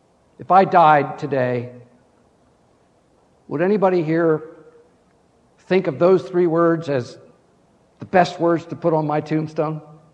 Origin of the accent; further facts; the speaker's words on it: Pennsylvania, United States; It was my privilege growing up in the family I grew up in Pennsylvania, to know one of the world's great hymn writers.